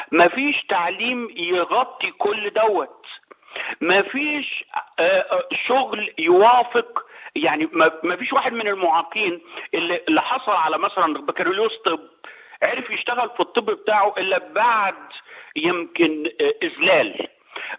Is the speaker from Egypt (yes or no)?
yes; Egypt; نمسك مصر مثلا، ناخد مصر اكزامبل يعني باعتباري مصري